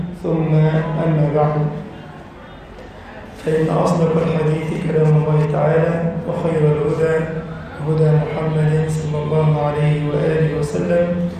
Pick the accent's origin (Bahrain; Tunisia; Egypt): Egypt